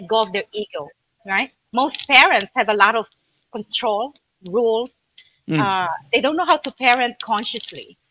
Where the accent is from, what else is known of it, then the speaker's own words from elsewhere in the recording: Philippines; They come to me because they know I'm Filipino.